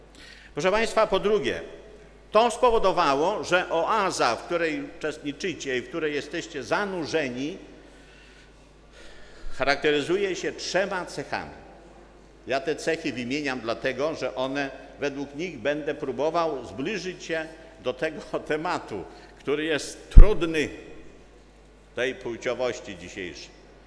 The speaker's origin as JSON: {"language": "Polish", "region": "Masovian Voivodeship", "country": "Poland", "said": "Pochodzę w ogóle z diecezji płockiej"}